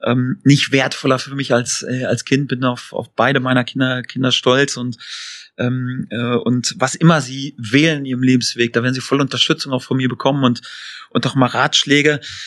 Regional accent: North Rhine-Westphalia, Germany; Bin ja aufgewachsen in Ostwestfalen, in einem kleinen Dorf, ja, natürlich. Irgendwie, da ist eine katholische Grundschule und da sind solche Dinge natürlich auch extrem wichtig und bin dann auch so geprägt, natürlich auch aufgewachsen.

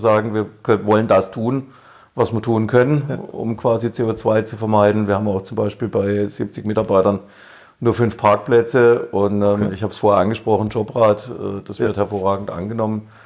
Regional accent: Baden-Württemberg, Germany; als Badener

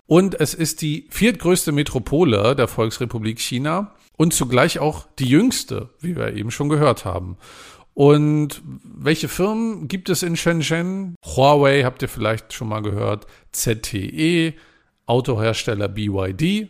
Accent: Northern Germany, Germany; was ich als Norddeutscher ganz gut finde.

